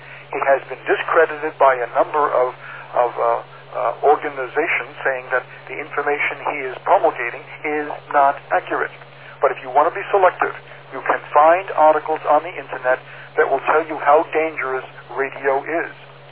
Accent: Farmingdale, New York, United States; Farmingdale was my hometown from 1956 to, oh, wait a minute now, 1946 to 1956. For a 10-year period of time, Farmingdale was my hometown.

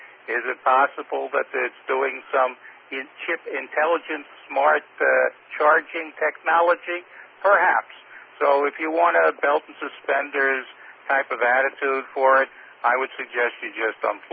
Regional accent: Brooklyn, New York, United States; I was born and bred in Brooklyn, and if there's one thing I learned here, it's sort of that.

